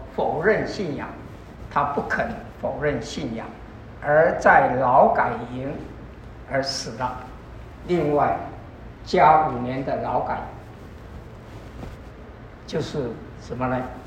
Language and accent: Chinese; China; 我们中国人呢、啊，用一句话就是说“以身相许”，对不对？